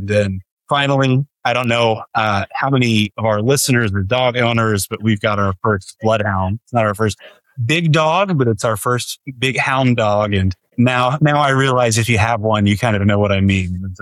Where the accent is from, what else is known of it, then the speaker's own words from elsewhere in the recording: Dallas, Texas, United States; I live here in Dallas with my family, which is my hometown. So my fun, boring fact is that I'm not a transplant here, but like so many others. I actually grew up here.